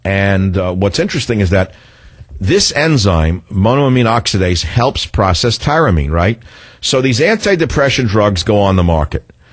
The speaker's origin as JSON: {"language": "English", "country": "United States", "said": "I mean, being an American at that time, nobody in the average person had no concept that food had anything to do with health."}